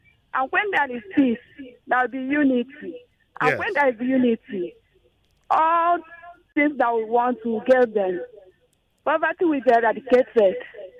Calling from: Ajegunle, Lagos, Nigeria; I'm calling from Ajegunle.

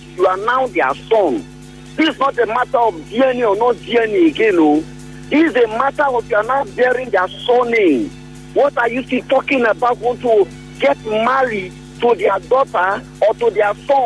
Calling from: Port Harcourt, Rivers, Nigeria; I'm calling from Port Harcourt.

